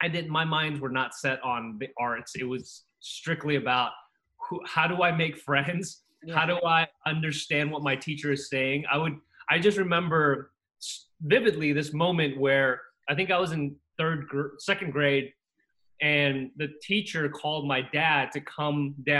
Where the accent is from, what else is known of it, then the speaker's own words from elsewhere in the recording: Costa Rica; moved away; You know, I came here from Costa Rica and it was just a new land, new country. You know, I grew up watching Knight Rider as a kid.